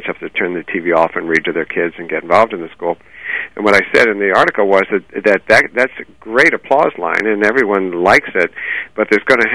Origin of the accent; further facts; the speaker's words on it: Philadelphia, Pennsylvania, United States; I grew up in Philly, and Philadelphians tend to turn it to a Doherty